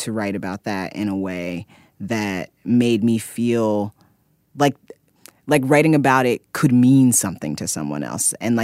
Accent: Indiana, United States; I grew up in Indiana and I grew up next to, I drove past cornfields every day and all the people around me were Black.

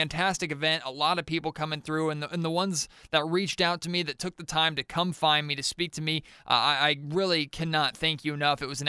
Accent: Sacramento, California, United States; I grew up a Kings fan, grew up in the greater Sacramento area.

